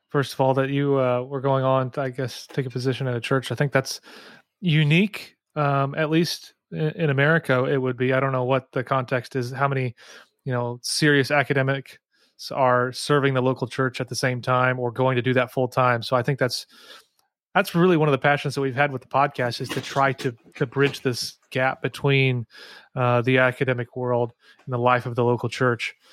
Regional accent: United States; accent: American; hopefully I pronounced that right, with my unfortunate American accent. I'm always jealous of everybody across the pond of their awesome accents.

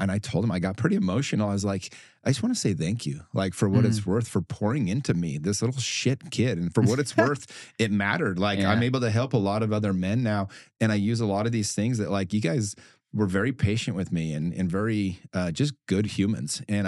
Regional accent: Utah, United States; I've been able to take a lot of the principles that I learned growing up in Utah in a very predominantly church-based environment.

